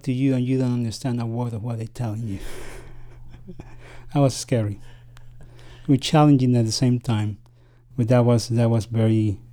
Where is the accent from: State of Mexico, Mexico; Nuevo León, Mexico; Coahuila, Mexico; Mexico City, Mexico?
Mexico City, Mexico; now in United States; I'm 58 years old, I'm from Mexico City.